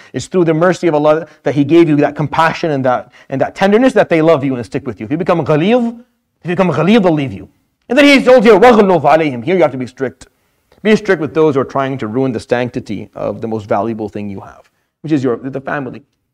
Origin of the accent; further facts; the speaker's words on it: Damascus, Damascus Governorate, Syria; I grew up in the Middle East all my life. I know what I'm talking about. I know what I'm saying. It was just as scarce as it is here. Like I grew up and lived in Damascus.